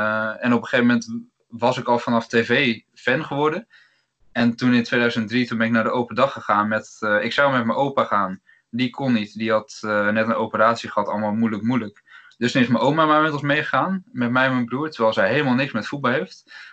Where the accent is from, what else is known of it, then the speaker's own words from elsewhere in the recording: Friesland, Netherlands; also born or lived in Utrecht; mijn familie komt wel allemaal uit Rotterdam, dus ik ben geboren in Utrecht, toen heel snel naar Friesland gegaan. Maar mijn familie bestaat eigenlijk volledig uit Rotterdammers of mensen uit de buurt van Rotterdam.